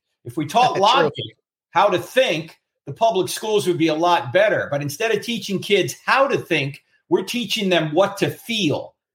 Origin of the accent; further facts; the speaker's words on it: New Jersey, United States; Well, I grew up in New Jersey, so I was Catholic because it's the law.